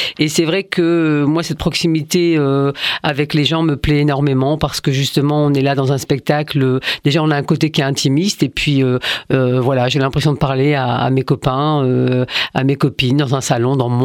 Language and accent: French; France; born there; Je suis née en France